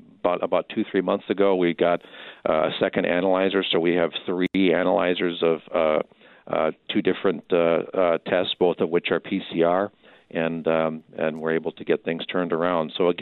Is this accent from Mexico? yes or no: no; Milwaukee, Wisconsin, United States; I know I came from the Milwaukee area and I didn't know hospitals came this small before I moved up here 10 years ago.